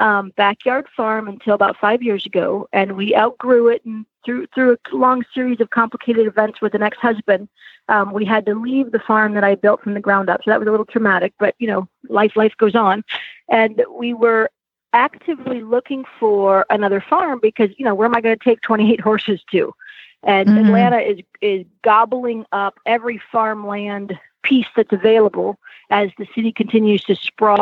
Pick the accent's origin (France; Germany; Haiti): Haiti; now in Georgia, United States; That is correct. Yes, I was. My parents were missionaries in Haiti, but they were not traditional in the sense that they were.